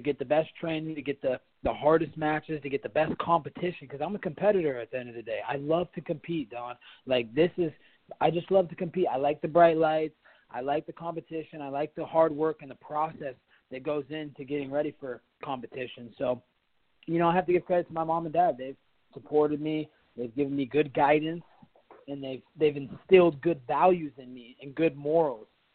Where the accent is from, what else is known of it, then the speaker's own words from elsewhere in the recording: Springfield, Oregon, United States; Growing up in Springfield, Oregon, it's a small town. Not a lot of people come out of there and become professionals or do something with their life.